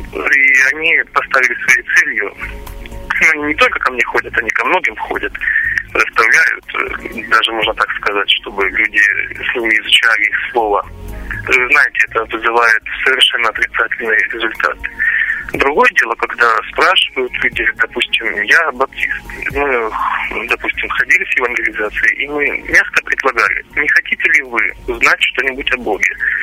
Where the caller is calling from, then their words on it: Rostov Oblast, Russia; Мы из Ростовской области.